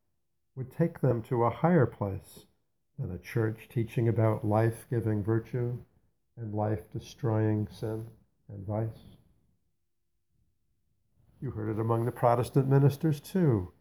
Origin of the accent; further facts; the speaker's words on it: Newark, New Jersey, United States; born there; You see, I was born in Newark, New Jersey.